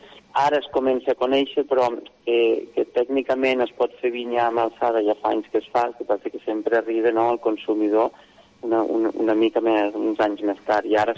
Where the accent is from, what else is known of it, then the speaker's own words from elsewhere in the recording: Organyà, Catalonia, Spain; also born or lived in Barcelona / Germany; Jo soc d'Organyà, originari, amb el qual també jo he viscut al Pirineu des que era petit, que aleshores vaig marxar, vaig estudiar a Barcelona, vaig estudiar Química, després vaig marxar a Alemanya i al tornar pues, vaig estudiar Enologia a Tarragona.